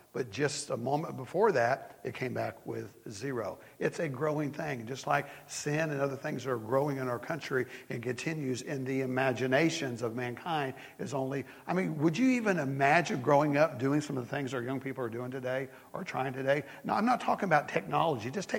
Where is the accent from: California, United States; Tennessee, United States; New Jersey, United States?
Tennessee, United States; I read an article today about a pastor in my home state of Tennessee